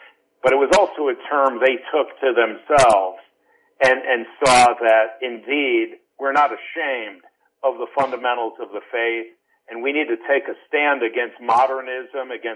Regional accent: Connecticut, United States; I then went off to Bible college in Minnesota. I'm originally from Connecticut.

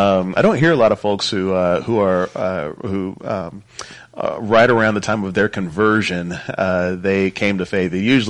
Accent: Maryland, United States; I went to college in Maryland. I was raised in Maryland.

